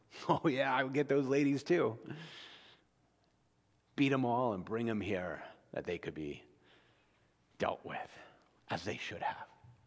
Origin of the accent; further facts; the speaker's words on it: New Jersey, United States; born there; You know, I was born in New Jersey, just out of New York, right?